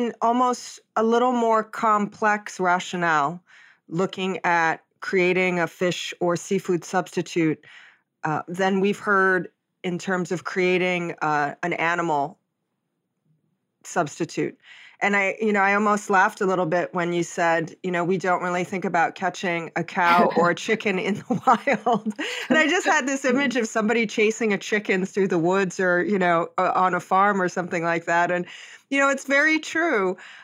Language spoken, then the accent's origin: English; Hawaii, United States; you know, I'm from Hawaii. I was born and raised there, spent a lot of time in the ocean, on the ocean.